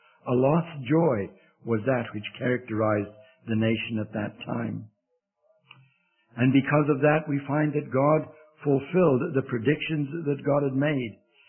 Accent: England, United Kingdom; I'm an Englishman, so I don't always say things right away.

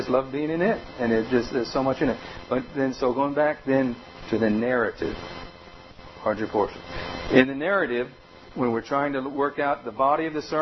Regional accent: Massachusetts, United States; I'm from Massachusetts too.

